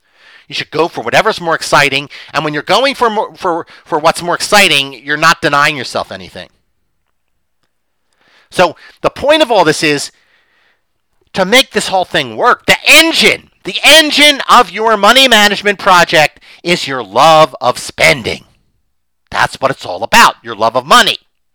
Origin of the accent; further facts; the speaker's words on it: Philadelphia, Pennsylvania, United States; We grew up in Northeast Philadelphia. She's still in that house.